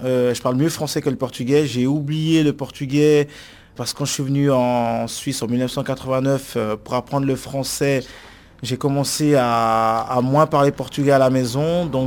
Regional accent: Angola; now in Neuchâtel, Switzerland; j'ai 25 ans, je suis originaire d'Angola et j'ai une boutique de vêtements à Neuchâtel.

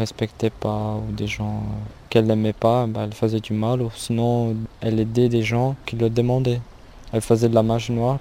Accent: Brasília, Federal District, Brazil; Parce qu'après, là-bas, après la piscine, il y a une fête.

